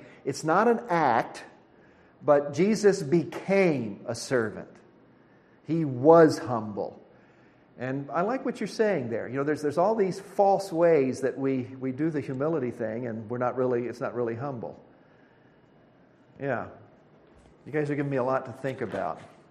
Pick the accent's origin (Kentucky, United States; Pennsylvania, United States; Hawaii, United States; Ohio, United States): Kentucky, United States; Richmond; See, I grew up in Richmond, Kentucky, which is just about 30 miles from Asbury.